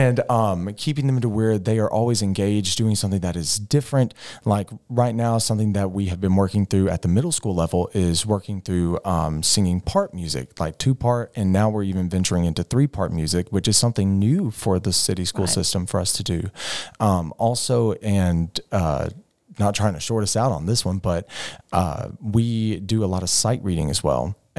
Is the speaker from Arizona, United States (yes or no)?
no; Jacksonville, Alabama, United States; So quick backstory is I'm from Jacksonville, Alabama, and I graduated from JSU, also went to Gadsden State Community College.